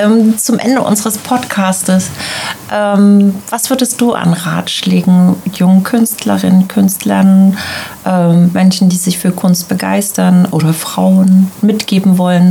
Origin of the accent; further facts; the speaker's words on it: Mecklenburg-Vorpommern, Germany; Also ich komme ja auch aus dem Landkreis Ludwigslust-Parchim